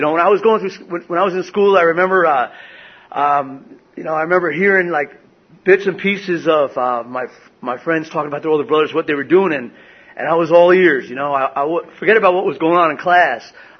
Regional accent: New York, United States; I grew up back in New York on the North Shore of Long Island, about 60 miles outside New York City, and it was a small town, you know.

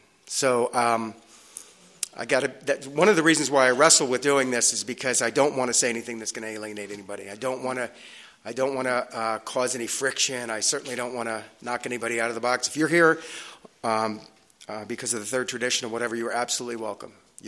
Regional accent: New York, United States; So I grew up in New York. I grew up in the 60s.

